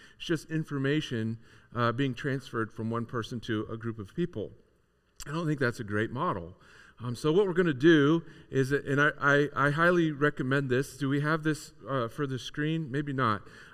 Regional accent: Croton, Ohio, United States; My sister and I, we grew up out in Croton. Anybody here of Croton? Woohoo! Northwest Licking County. All right. Yeah, chicken farms and Hartford Fair.

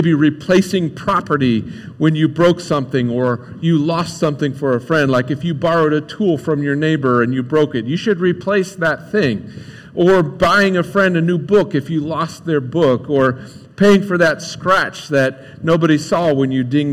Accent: Johnstown, Ohio, United States; also born or lived in Croton; I grew up in Croton and Johnstown. Are you familiar with the town Johnstown?

